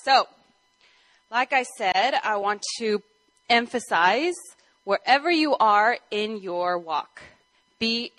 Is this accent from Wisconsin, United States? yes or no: no; California, United States; It's a little different from all the churches we grew up in California.